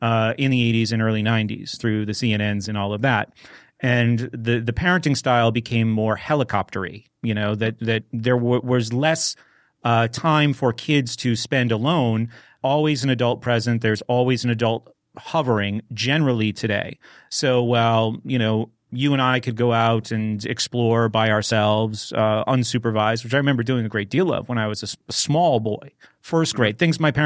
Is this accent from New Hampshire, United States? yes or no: yes; New Hampshire, United States; And maybe it's just because I'm young and I'm from New Hampshire and I haven't seen a lot of things.